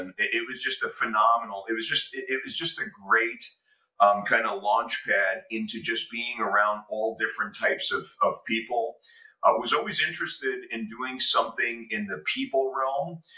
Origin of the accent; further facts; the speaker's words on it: Bronx, New York, United States; I'm a huge New York Jets fan because I grew up in the Bronx.